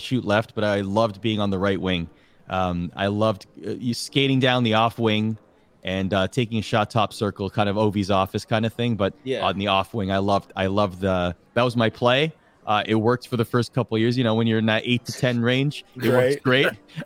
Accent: Toronto, Ontario, Canada; This was in a suburb of Toronto. I grew up in Toronto. I'm Canadian

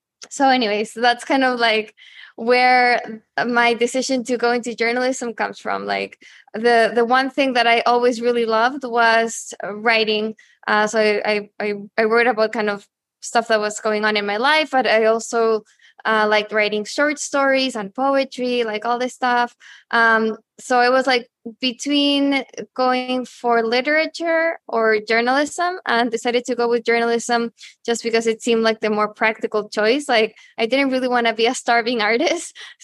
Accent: Santiago, Santiago Metropolitan Region, Chile; Well, I'm originally from Santiago, Chile. So that's where I was born.

